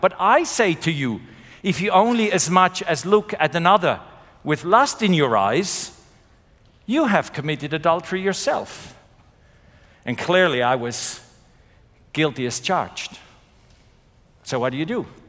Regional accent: Zurich, Switzerland; moved away as an adult; also born or lived in Melbourne, Australia; Right, so I was born and raised in Zurich, Switzerland. And then I spent most of my adult life, working life, in Melbourne, Australia.

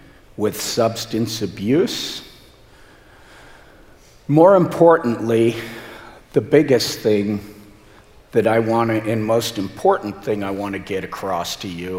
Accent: Glendale, California, United States; I was born and raised in Glendale, California in the 1970s. I'm one of 10 children.

